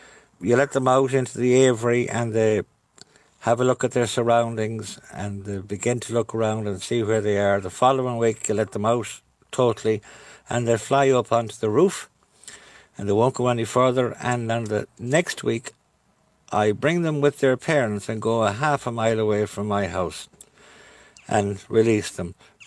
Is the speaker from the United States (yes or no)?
no; Ballyhaunis, Connacht, Ireland; I'm from Ballyhaunis in County Mayo. I'm retired for the last 3 years